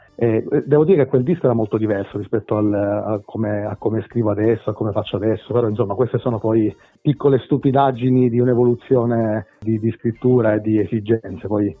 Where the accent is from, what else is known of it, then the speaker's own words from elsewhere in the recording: Sciacca, Sicily, Italy; also born or lived in Rome; now in Milan, Italy; Sì, sono siciliano, sono di Sciacca, nativo di Sciacca, provincia di Agrigento, anche se da un bel po' di anni che vivo fuori. Sono stato per tanti anni a Roma, adesso sono a Milano